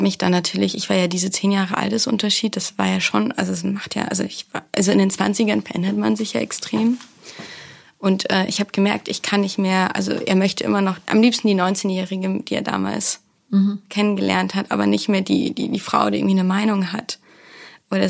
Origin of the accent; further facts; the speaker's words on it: Poland; also born or lived in Germany; ich bin Deutsch-Polin. Ich bin zwar in Deutschland geboren, aber in Polen dann bis ich 12 war aufgewachsen und immer viel gependelt auch.